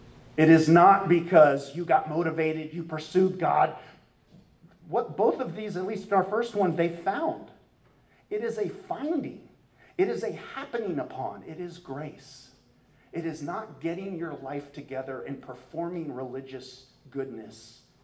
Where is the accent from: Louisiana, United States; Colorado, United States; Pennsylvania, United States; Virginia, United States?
Virginia, United States; Crozet; come on, we come from Crozet. We're in the mountains.